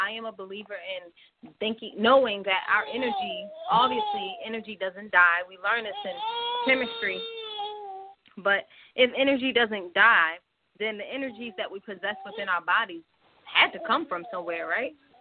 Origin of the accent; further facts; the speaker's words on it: Baltimore, Maryland, United States; I have returned to my hometown of Baltimore, and I'm here to interview the artists who are connected to club culture